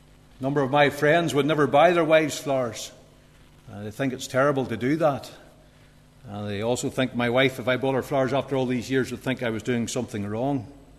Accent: Bushmills, Northern Ireland, United Kingdom; in our town of Coleraine, where I am originally from Bushmills, but we're in Coleraine

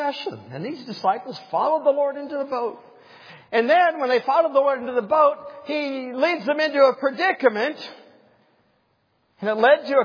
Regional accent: Ohio, United States; in my mind's eye growing up in Ohio, the color of the sky as it's turned in swirling clouds.

